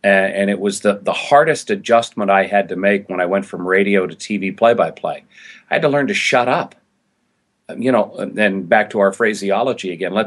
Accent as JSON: {"language": "English", "region": "New England", "country": "United States", "tie": "born or raised there", "said": "For me, as a kid growing up in New England, my all-time idol was Kurt Gowdy."}